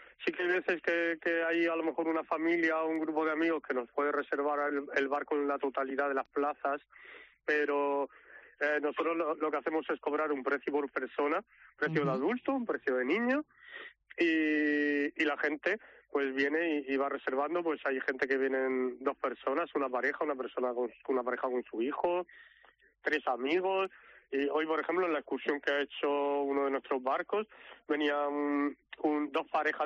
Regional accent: Mazarrón, Region of Murcia, Spain; porque nosotros somos mazarroneros, uh-huh. Hemos nacido aquí, somos gente de Mazarrón.

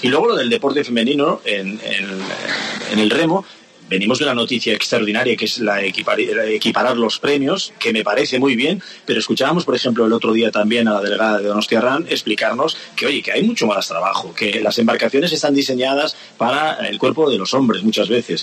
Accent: Galicia, Spain; yo que soy gallego

